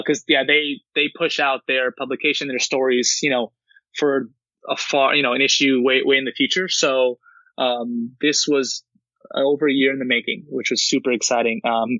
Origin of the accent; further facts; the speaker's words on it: Laguna Niguel, California, United States; I grew up in Laguna Niguel, which is just north of that.